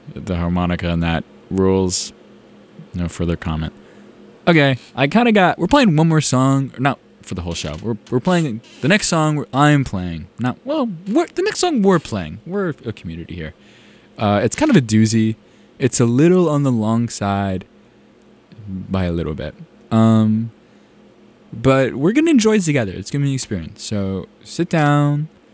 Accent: North Carolina, United States; where my hometown is like an hour away from Asheville, North Carolina.

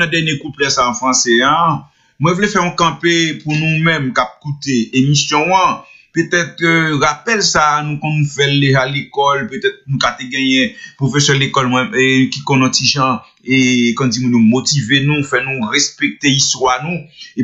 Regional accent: Haiti; parler de ça que nous y est en tant qu'Haïtien

